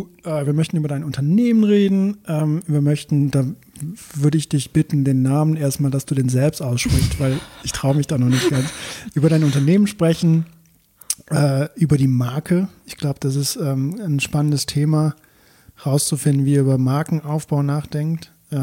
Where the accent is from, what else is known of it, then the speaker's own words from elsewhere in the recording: Belgium; Ich komme ja aus Belgien, da kennen wir ja auch Bier